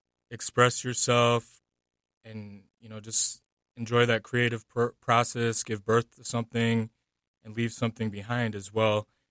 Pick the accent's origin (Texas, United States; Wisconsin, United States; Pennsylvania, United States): Wisconsin, United States; Racine; my experience growing up in Racine next to my grandma, mixed with our cabin in the North Woods, mixed with, you know, now I live in the historic area of Racine